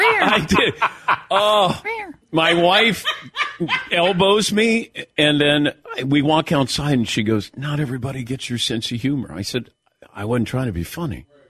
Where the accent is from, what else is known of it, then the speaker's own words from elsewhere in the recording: Ohio, United States; I'm from Southern Ohio.